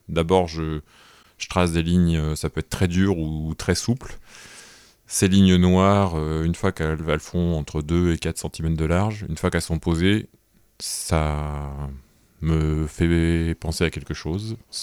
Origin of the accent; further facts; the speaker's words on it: Grenoble, Auvergne-Rhône-Alpes, France; puisque moi je suis grenoblois d'origine.